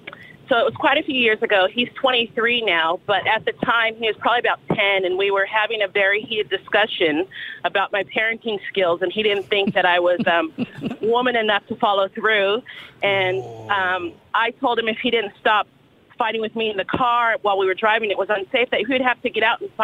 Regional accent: United States; And, yeah, I am American, so we did try to follow through.

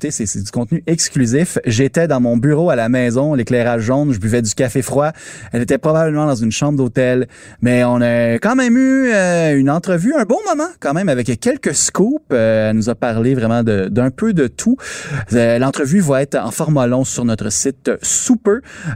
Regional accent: Quebec, Canada; chez nous au Québec

